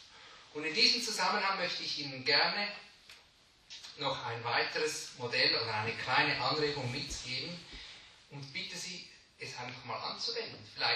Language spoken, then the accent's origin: German; Switzerland; sagen wir bei uns in der Schweiz